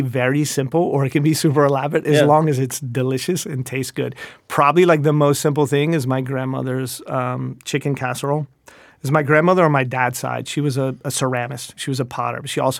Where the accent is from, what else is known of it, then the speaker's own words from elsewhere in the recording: North Carolina, United States; Yeah. I mean, growing up in North Carolina, my grandparents were in the restaurant business.